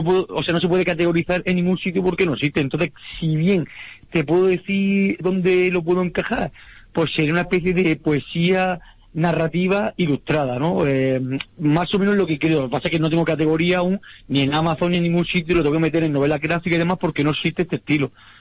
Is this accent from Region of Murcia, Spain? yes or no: yes; Cieza, Region of Murcia, Spain; moved away as an adult; tengo 35 años y nací en Murcia, pero soy de Cieza. Como antiguamente no había hospitales dentro de los pueblos, pues tenés que nacer en la capital.